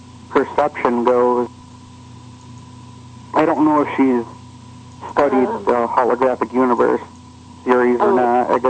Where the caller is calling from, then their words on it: Michigan, United States; in Michigan.